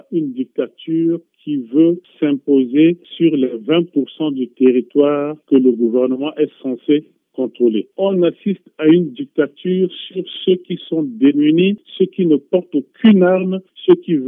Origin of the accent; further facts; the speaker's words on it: Central African Republic; Je le dis parce qu'en tant que Centrafricain, je constate que notre pays s'enfonce.